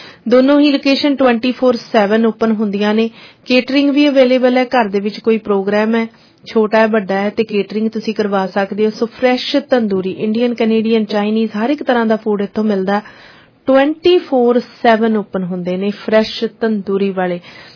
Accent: Punjab, India; moved away; ਜਿਵੇਂ ਕਿ ਆਪਾਂ ਪੰਜਾਬ ਤੋਂ ਇੱਥੇ ਛੱਡ ਕੇ ਆ ਰਹੇ ਹੈਗੇ ਆ ਤੇ। ਪਰ ਅਸੀਂ ਜਿੱਥੇ ਜੰਮੇ ਪਲੇ ਆ

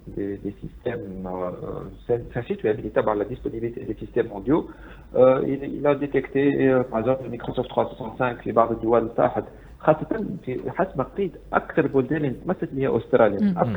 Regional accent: Tunisia; لي زونتي فيروس اللي زو دير اللي عندنا في تونس

